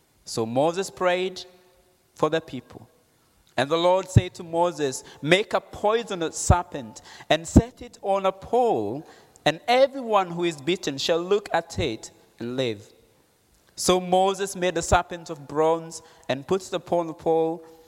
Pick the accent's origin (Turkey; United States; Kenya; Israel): Kenya; English is a second language; I grew up in Kenya where we would go often to look for cow food in wild places